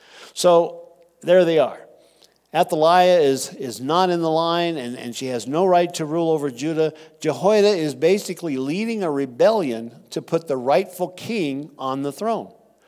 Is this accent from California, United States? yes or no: no; Texas, United States; If I said those wrong, I apologize. I'm from Texas.